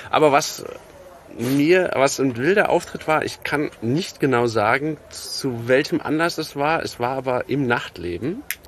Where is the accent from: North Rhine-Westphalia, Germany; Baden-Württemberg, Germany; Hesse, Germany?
Hesse, Germany; Frankfurt; vielleicht reden wir uns das auch schön als Frankfurter so hier, oder aus Hessen hier